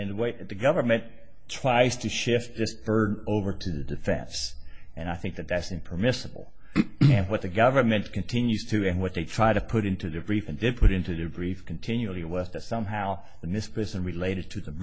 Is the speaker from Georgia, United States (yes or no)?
no; Billings, Montana, United States; I'm from Billings, Montana.